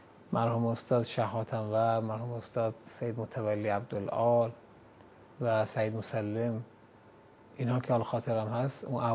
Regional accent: Isfahan, Iran; تو منطقه‌ای که بودیم مال استان اصفهان هست، از توابع استان اصفهان اطراف گلپایگان و خانسار، شهری هست به اسم ویست

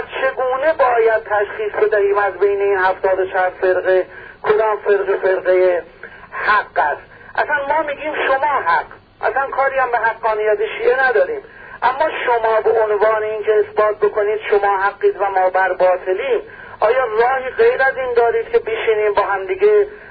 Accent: Iran; ما ایرانی هستیم، شیعه باشیم، سنی باشیم، زرتشتی باشیم، عرق ملی داریم، وطنمون رو دوست داریم

